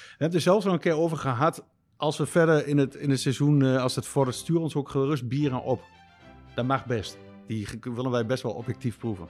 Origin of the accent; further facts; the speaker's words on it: Morocco; ik ben Marokkaans.